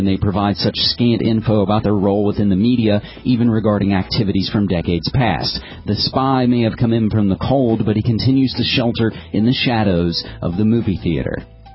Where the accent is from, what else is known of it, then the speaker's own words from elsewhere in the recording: West Virginia, United States; born in my home state of West Virginia